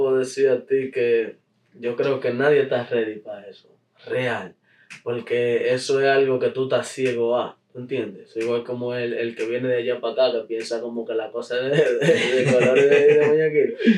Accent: Newark, New Jersey, United States; Hay otro tema también de la ciudad, yo soy de Newark, por la de la guapera.

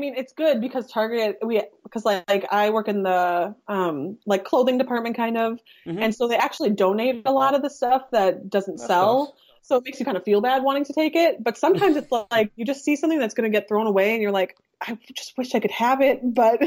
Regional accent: Green Bay, Wisconsin, United States; I'm from Green Bay, so of course, every time I'm here in Green Bay, they think of the Packers.

